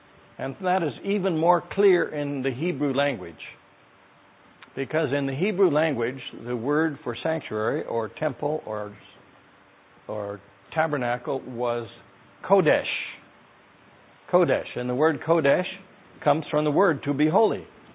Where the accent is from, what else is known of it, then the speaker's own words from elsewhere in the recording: Ontario, California, United States; And I had an experience with a Methodist pastor in my hometown in Ontario, California.